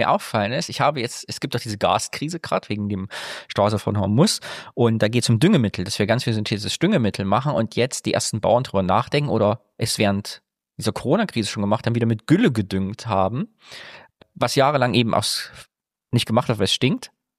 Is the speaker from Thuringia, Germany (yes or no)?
yes; Thuringia, Germany; ich komme ja aus dem Mittelgebirge, Thüringen, weil viel Landwirtschaft